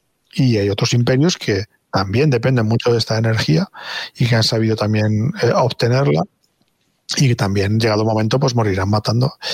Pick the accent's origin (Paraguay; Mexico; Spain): Spain; Valencian Community; yo que soy de la Comunidad Valenciana, aquí en España